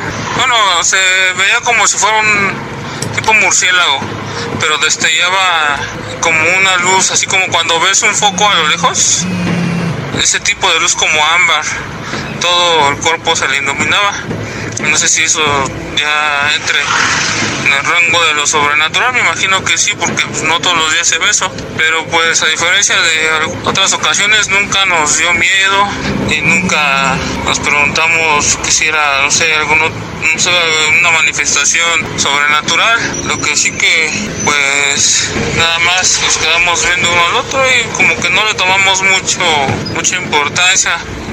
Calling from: Atizapán, State of Mexico, Mexico

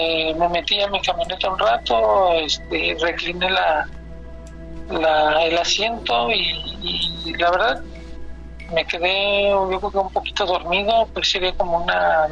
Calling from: Querétaro, Mexico; de Querétaro.

